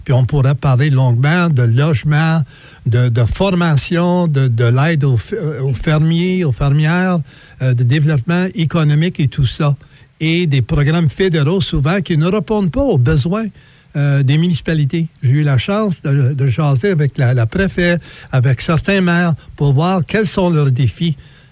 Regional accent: Maniwaki, Quebec, Canada; Je suis quelqu'un de la Haute-Gatineau qui a grandi justement dans la région de Maniwaki, qui a gradué de la polyvalente.

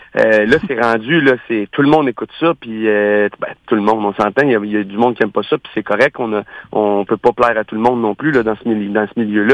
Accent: Quebec, Canada; first language French; Puis, je me cache pas d'être québécois. Je me cache pas de parler français. C'est ma première langue.

